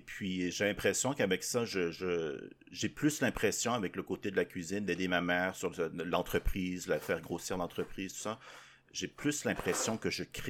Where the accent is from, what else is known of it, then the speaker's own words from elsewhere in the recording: Toliara, Atsimo-Andrefana, Madagascar; born there; je suis né à Madagascar, petite île dans l'océan Indien